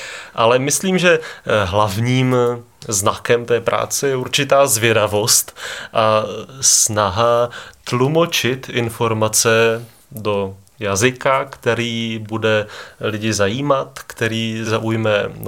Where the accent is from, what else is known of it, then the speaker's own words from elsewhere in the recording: Hukvaldy, Moravian-Silesian Region, Czechia; moved away as an adult; also born or lived in Prague / Vienna; Pocházím tady z našeho kraje, pocházím z Frýdecko-Místecka, z Hukvald. Po maturitě jsem ale hranice tohoto kraje opustil.